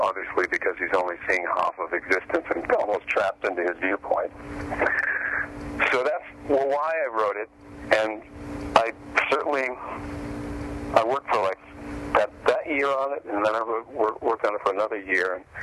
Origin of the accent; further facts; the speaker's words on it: Boston, Massachusetts, United States; I come from Boston, and with my friends started the first comedy club there